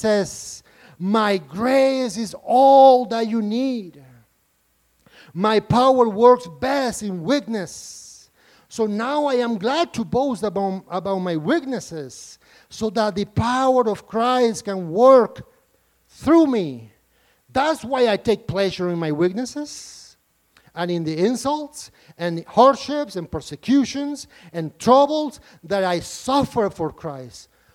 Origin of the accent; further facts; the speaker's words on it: Nicaragua; I come from Nicaragua, as many of you know. And my people, we are under a dictatorship.